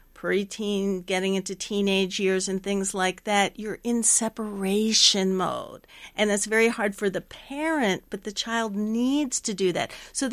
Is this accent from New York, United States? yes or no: no; New Jersey, United States; And I'm pretty sure I'm not prejudiced for this book because I grew up in New Jersey.